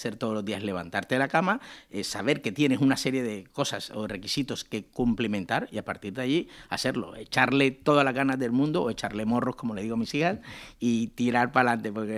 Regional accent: Colombia; moved away as an adult; now in Spain; yo llegué hace 22 años desde Colombia y lo primero que me sorprendió, porque allí ya tenía negocio

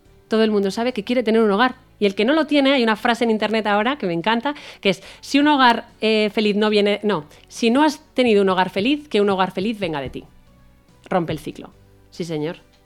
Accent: Spain; yo soy española

